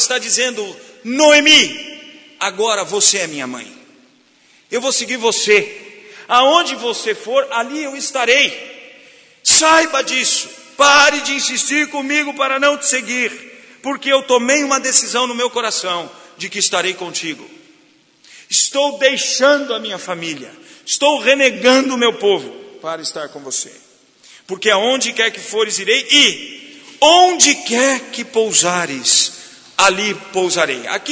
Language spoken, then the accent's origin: Portuguese; Brazil; Mas estamos no nosso país, somos brasileiros.